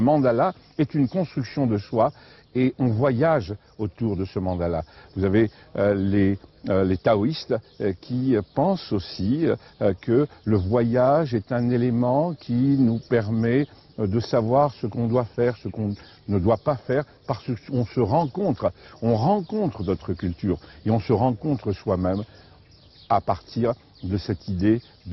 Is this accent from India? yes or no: no; Spain; French is a second language; Chez nous, en Espagne, dans le sud de l'Espagne, nous voyons le labyrinthe aussi comme une recherche spirituelle.